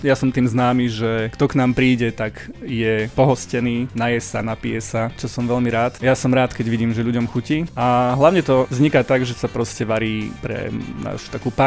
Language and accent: Slovak; Rimavská Sobota, Banská Bystrica Region, Slovakia; Ja pochádzam z Rimavskej Soboty, respektíve 4 km od Rimavskej Soboty máme dom na takej samote medzi 4 kopcami, takže v prírode ja som vyrastal úplne že v lese so srnkami a s líškami.